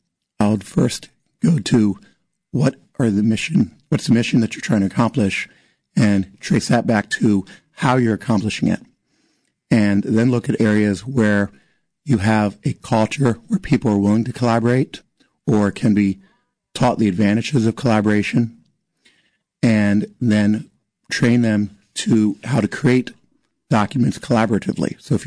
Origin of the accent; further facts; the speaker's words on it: Maryland, United States; so we ended up moving down here. So I grew up in Maryland.